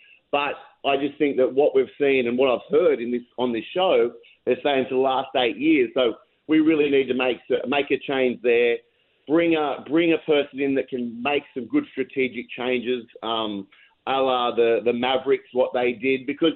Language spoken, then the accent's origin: English; Australia; And, I'm from Australia.